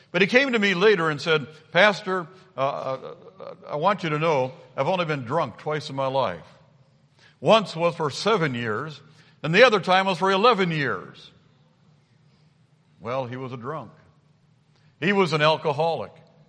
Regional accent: Pekin, Illinois, United States; also born or lived in Minnesota; I was born in Minnesota, but I consider my hometown and home church to be in Pekin, Illinois.

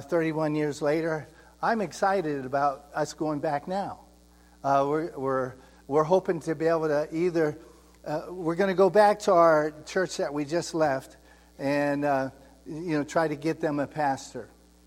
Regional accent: Ohio, United States; so I'm from Ohio, and it's like here.

